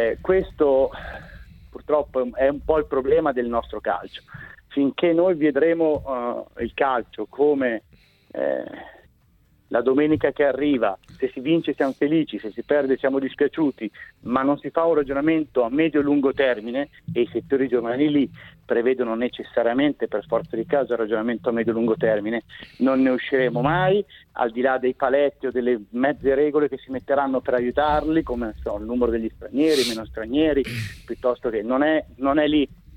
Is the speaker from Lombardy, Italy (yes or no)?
yes; Monza, Lombardy, Italy; al di là del fatto che io sono di Monza, quindi magari è anche un filo di parte